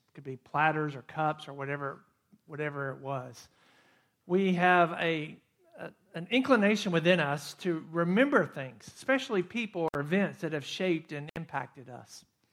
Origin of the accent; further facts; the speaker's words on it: Athens, Georgia, United States; I think about growing up in Athens, Georgia, and going to the mall, Georgia Square Mall.